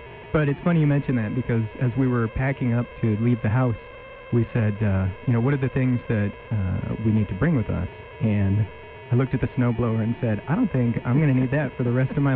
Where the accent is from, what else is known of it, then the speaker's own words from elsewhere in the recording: Stockton, California, United States; I grew up in California, and so in Stockton, there were some summers where I think we peaked at about 110 degrees